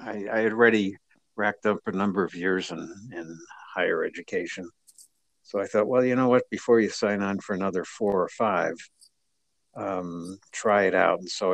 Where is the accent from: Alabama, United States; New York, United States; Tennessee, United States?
New York, United States; So I was working in Springfield at the time, Springfield, Illinois. I grew up in New York